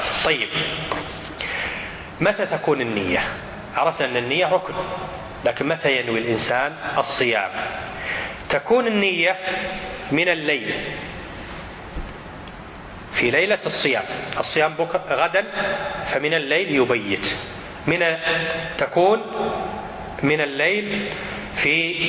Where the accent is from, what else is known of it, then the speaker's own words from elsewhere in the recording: Kuwait; أن في بلدنا الكويت هنا العبرة عندنا